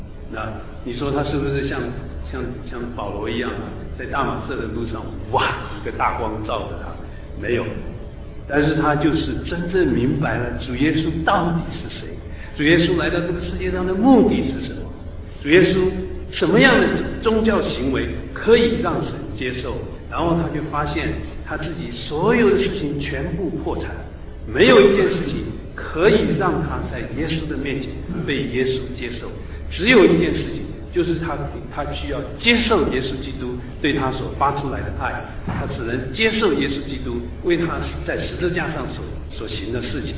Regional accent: China; 我们从大陆来的

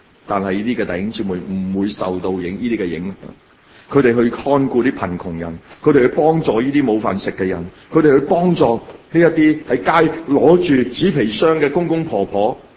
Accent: China; 67年前的复活节，在我们中国，神将一个梦想给了我们中国人

